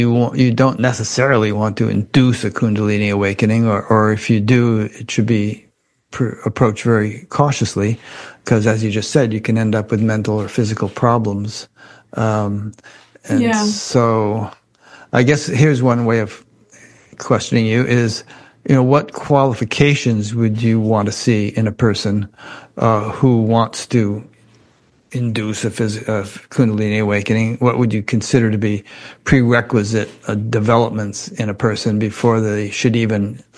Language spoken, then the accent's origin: English; Connecticut, United States; I grew up in Connecticut, Cat Down the Road, and I had cats.